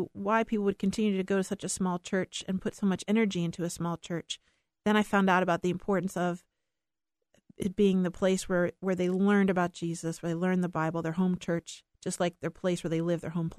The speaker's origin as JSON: {"language": "English", "region": "Pennsylvania", "country": "United States", "tie": "born or raised there", "said": "I mean, I was aware of race growing up, and in my own neighborhood, there was definitely the African-American section of town."}